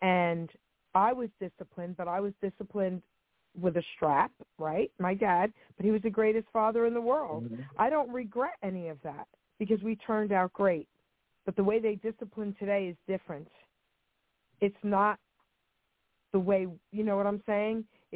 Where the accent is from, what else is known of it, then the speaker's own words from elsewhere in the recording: Long Island City, New York, United States; Growing up in Long Island City, they all cursed they were all sisters.